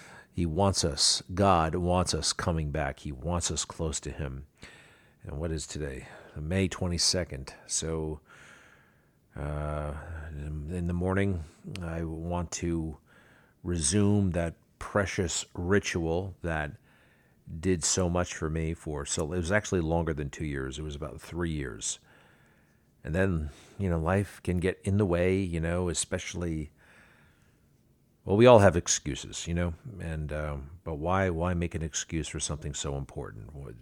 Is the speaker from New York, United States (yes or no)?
yes; Garden City, New York, United States; Garden City is my hometown. Not only did it pivot over Garden City, it put its wing on the top of the Garden City Hotel and really pivoted around the hotel.